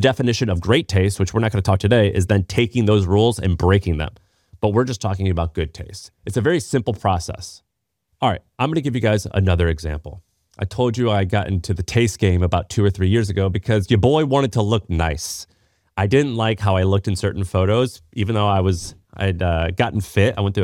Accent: Midwest, United States; I'm from the Midwest and I sort of love stoicism.

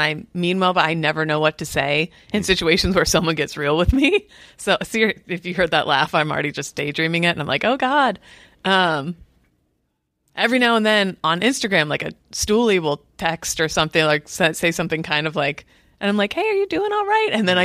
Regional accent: Pennsylvania, United States; And so then growing up in the Philly burbs, there's this very strong, like, Irish American.

